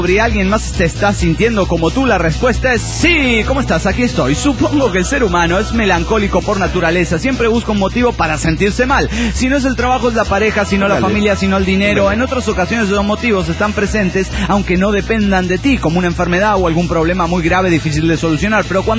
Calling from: Morelia, Michoacán, Mexico; de Morelia, Michoacán, México.

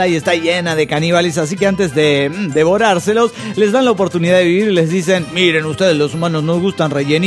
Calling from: California, United States; de Silicon Valley.

